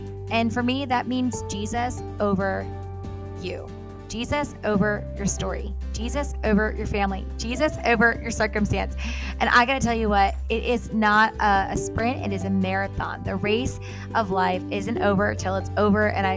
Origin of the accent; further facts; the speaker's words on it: Collegeville, Pennsylvania, United States; I originally grew up in the suburbs of Philadelphia. I grew up in Collegeville, Pennsylvania, which is kind of like right outside of King of Prussia.